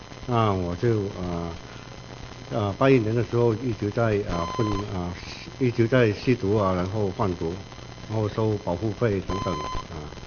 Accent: Vietnam; now in Los Angeles, United States; 我是从越南来的，我是越南华侨。我80年到美国，81年就搬到 LA。

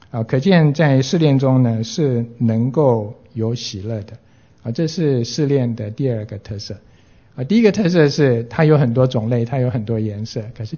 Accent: China; 我们中国人常喜欢讲说，养兵千日用在一时。

